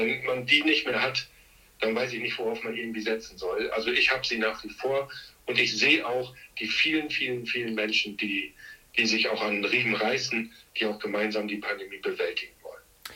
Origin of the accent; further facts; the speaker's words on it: Haren, Lower Saxony, Germany; Also ich stamme aus Haaren an der Enns. Ganz viele kennen bestimmt Schloss Dankern, also in unmittelbarer Nähe zu dem Ferienzentrum Schloss Dankern bin ich groß geworden.